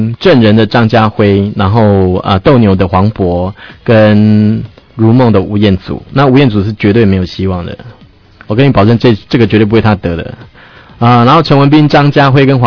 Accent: Taiwan; 这是我们台湾人的荣耀。

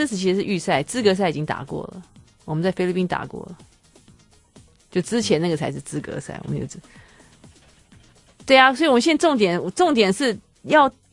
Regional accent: Taiwan; 我们台湾人是最有人情味的

